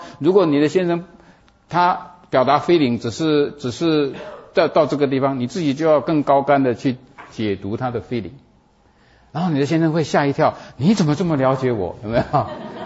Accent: Taiwan; 我这个从台湾来的人，从来没有一次吃三个 hamburger 的

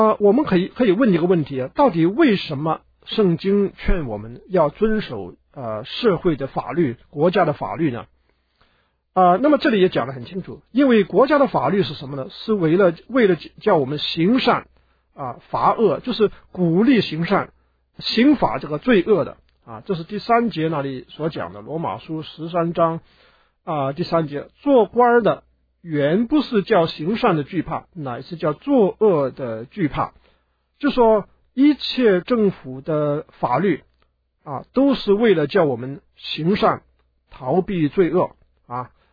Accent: China; 这个是我们中国人的个性里面的一部分啊。

